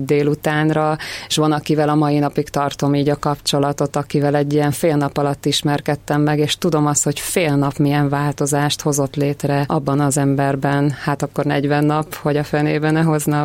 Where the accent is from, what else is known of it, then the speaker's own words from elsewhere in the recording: Pécs, Baranya, Hungary; Ugye én pécsi vagyok